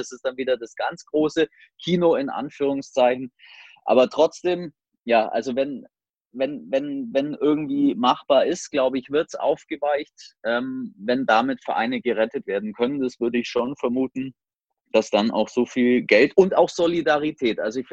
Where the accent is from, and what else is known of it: Bavaria, Germany